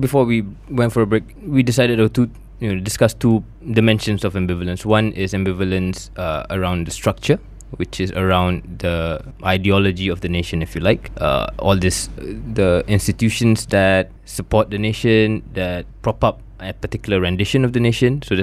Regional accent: Malaysia; how I look at myself as a Malaysian, Malayness

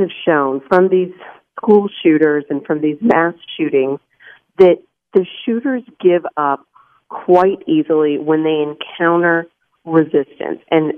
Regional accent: Texas, United States; My home state of Texas, we've got provisions for arming teachers

